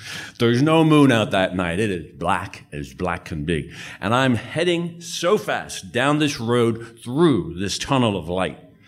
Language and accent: English; Dublin, Leinster, Ireland; I was raised in Ireland. I was raised in Dublin. And on the south side of Dublin are the Wicklow Mountains.